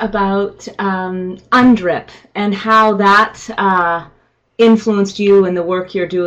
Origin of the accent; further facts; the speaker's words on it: Canada; I am from Canada